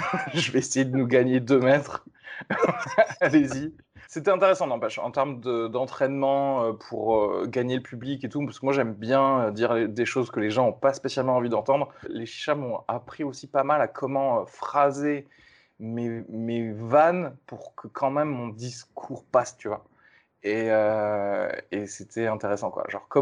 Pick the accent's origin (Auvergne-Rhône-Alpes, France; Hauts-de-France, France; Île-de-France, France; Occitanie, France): Occitanie, France; Toulouse; je viens de Toulouse, bon, c'est vrai qu'il y a un petit peu, il y a 2-3 heures de route.